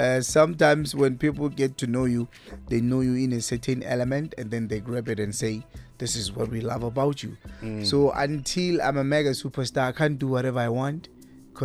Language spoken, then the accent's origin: English; Rapahla, Limpopo, South Africa; I'm from and I was born in Limpopo province, Kukune district, Rapahla village, Makunutamara municipality, Rapahla, next to the mountains there, next to a school called Mandla High School. There was nothing special about the village.